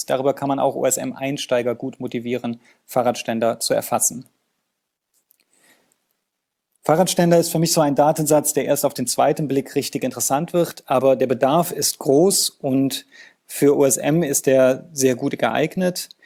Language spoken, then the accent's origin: German; Berlin, Germany; Wir kommen aus Berlin, wo Verkehrswende ein sehr wichtiges Thema ist